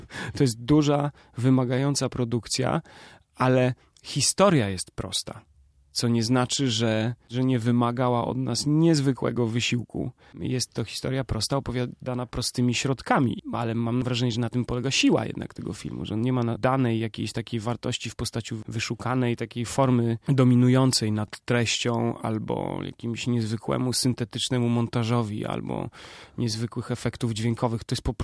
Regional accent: Łomża, Podlaskie Voivodeship, Poland; Ja też zawsze dostawałem duże wsparcie ze strony mojego rodzinnego miasta, czyli Łomży.

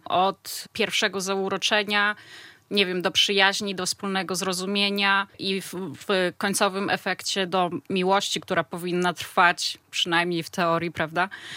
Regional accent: Narew, Podlaskie Voivodeship, Poland; also born or lived in Hajnówka / Gdańsk; całe moje dzieciństwo właściwie w Narwi, dopiero później Pomorze do Gdańska. Ale Narew jest moim takim miasteczkiem. Dzielę to swoje życie między życie zawodowe, które odbywa się w Monachium. Cały mój odpoczynek skupia się właśnie w Narwie

